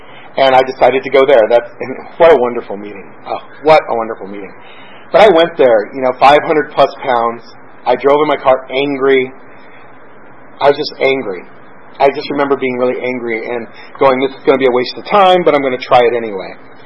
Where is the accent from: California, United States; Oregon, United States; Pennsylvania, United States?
California, United States; now in Inglewood, United States; When I first came down here, I was living in an apartment that was Inglewood adjacent. I came from Northern California, and my job had transferred me down here